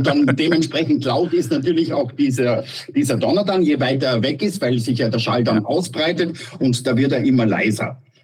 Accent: Austria; als Österreicher

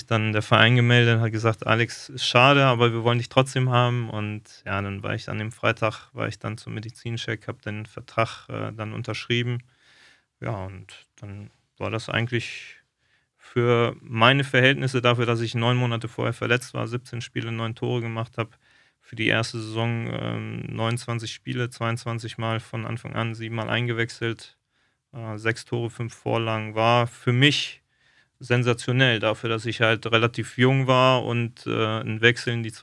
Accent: Hanover, Lower Saxony, Germany; born there; Ich komme ja gebürtig aus Hannover.

